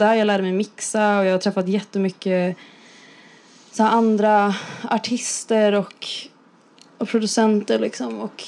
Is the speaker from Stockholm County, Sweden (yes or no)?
yes; Stockholm, Stockholm County, Sweden; Alltså, jag är ju från Stockholm.